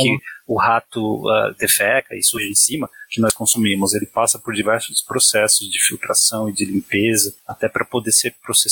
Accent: Santos, São Paulo, Brazil; Cara, eu sou de Santos. Eu pegava o ônibus e passava pelo Porto de Santos.

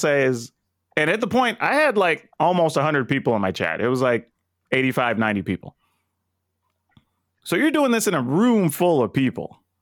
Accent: Texas, United States; I grew up in South Texas. I know people from Mexico.

